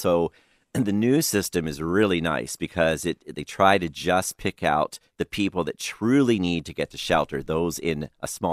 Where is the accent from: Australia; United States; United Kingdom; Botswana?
United States; Pennsylvania; I'm from Pennsylvania, and in a large outbreak there, they went down one side of a 1,000-foot mountain, up another side of a 1,000-foot mountain.